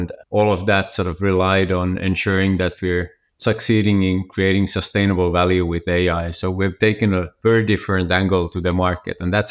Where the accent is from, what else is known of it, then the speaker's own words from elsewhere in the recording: Finland; also born or lived in Germany; Originally, I am from Finland, but spent most of my career elsewhere, including Germany. And then moved back in 2016